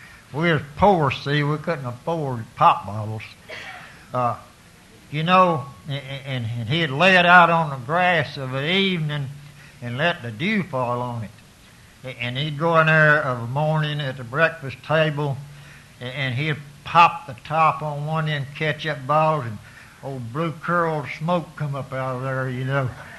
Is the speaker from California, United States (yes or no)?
no; Alabama, United States; Now, I was born back down on Warrior River, and I was raised up eating chitlins and possum and drinking White Lightning and homebrew.